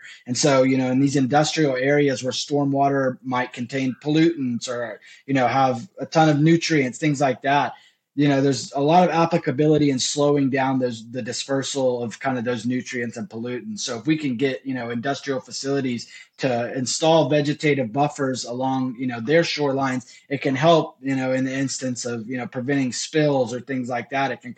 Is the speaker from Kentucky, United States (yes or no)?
no; Bolivar, Texas, United States; So growing up in Bolivar, you know, you're right on the front line when it comes to hurricanes.